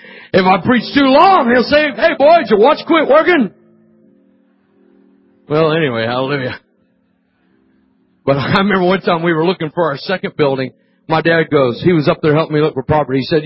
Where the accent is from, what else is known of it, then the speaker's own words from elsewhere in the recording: Fresno, California, United States; I am from Fresno. That's my roots. That's my home church.